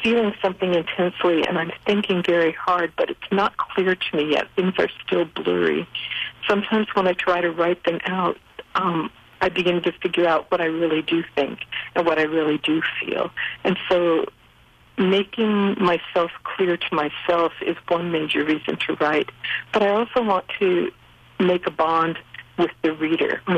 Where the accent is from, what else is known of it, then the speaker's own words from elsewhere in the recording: Arizona, United States; now in Alaska, United States; I grew up in the Sonoran Desert of southern Arizona. I live now in the subarctic desert of interior Alaska.